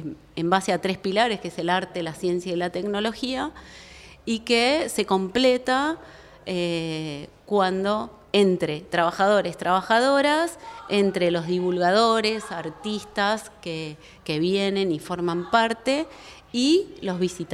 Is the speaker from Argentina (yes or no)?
yes; Argentina